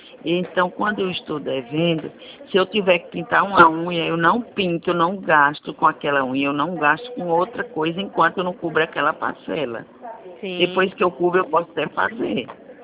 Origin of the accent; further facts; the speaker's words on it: Santa Cruz do Capibaribe, Pernambuco, Brazil; born there; Isso, Santa Cruz do Capibaribe.